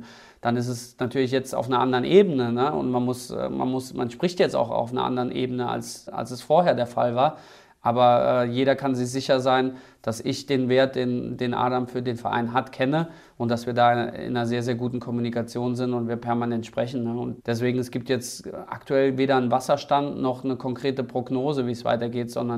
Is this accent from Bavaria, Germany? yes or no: no; Saarland, Germany; dass ich es so sagen muss als Saarländer